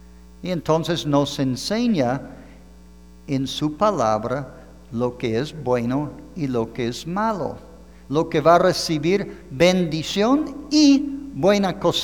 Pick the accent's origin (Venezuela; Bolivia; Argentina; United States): United States; Los Angeles, California; also born or lived in San Francisco / San José; now in Mexico; donde yo nací en California hace unos cuantos años, comprábamos todos ahí en el área donde nací, primero por Los Ángeles, California, posteriormente más arriba en la zona de San Francisco, San José, California